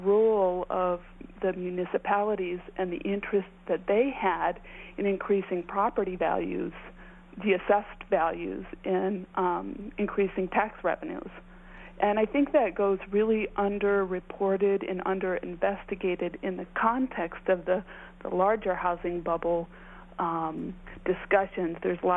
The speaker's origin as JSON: {"language": "English", "region": "Midwest", "country": "United States", "tie": "born or raised there", "said": "And I grew up in the Midwest, so I really, you know, saw the full exposure of it"}